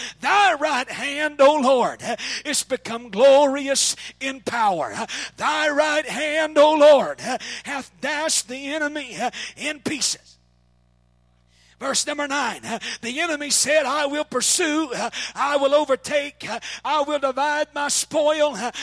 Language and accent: English; Oklahoma, United States; And this is the way I grew up in Oklahoma.